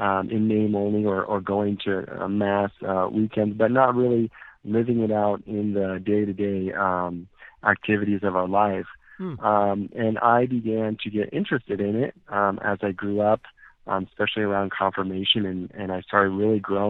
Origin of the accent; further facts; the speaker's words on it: Larkspur, Colorado, United States; also born or lived in Thornton; I was born in Thornton, Colorado, which is a suburb of Denver, and lived most of my life in the little town Larkspur, Colorado.